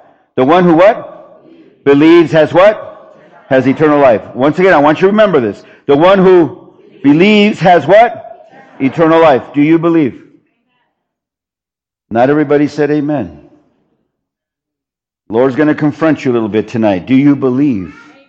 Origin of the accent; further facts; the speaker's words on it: United States; Growing up in, born and raised in the United States, I was always told by well-meaning people, go home. I was born here. I'm home.